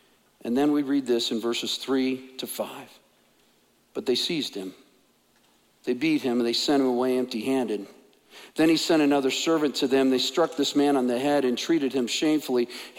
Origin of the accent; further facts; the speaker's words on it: Midwest, United States; Growing up in the Midwest, farmers planted, not thinking that, well, I hope this works out.